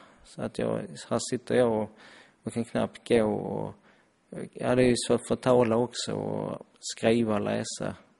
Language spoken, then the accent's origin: Swedish; Helsingborg, Skåne, Sweden; som är född helsingborgare och bott här 50 år.